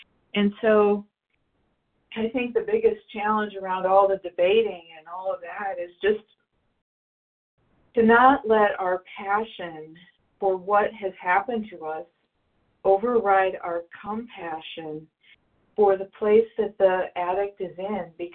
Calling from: Arizona, United States; Hi there. … I am calling from Arizona

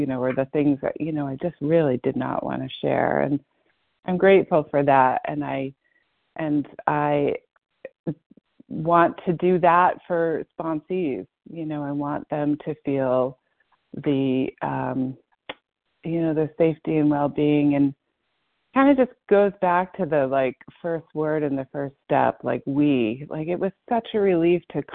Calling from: Massachusetts, United States; I'm calling from Massachusetts.

